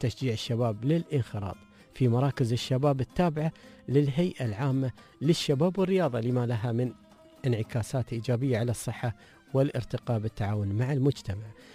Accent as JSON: {"language": "Arabic", "country": "United Arab Emirates", "said": "موجودة عندنا في الإمارات"}